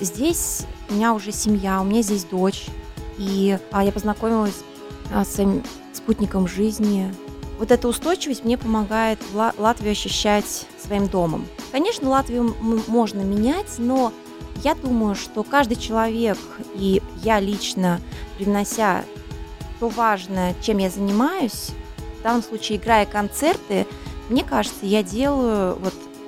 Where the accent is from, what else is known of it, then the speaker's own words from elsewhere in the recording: Russia; moved away as an adult; now in Riga, Latvia; Мне 38 лет. Я приехала из России уже 7 или 8 лет назад